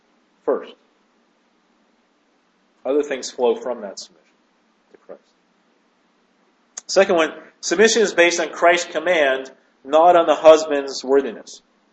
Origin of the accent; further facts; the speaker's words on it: United States; Now, as an American, right, in our culture, who do we give respect to?